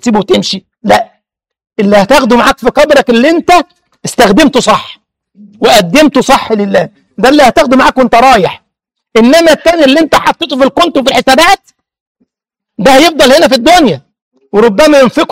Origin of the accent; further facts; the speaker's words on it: Egypt; مش انا قلت لك زمان كان عندنا في مصر يقولوا لنا كده ايه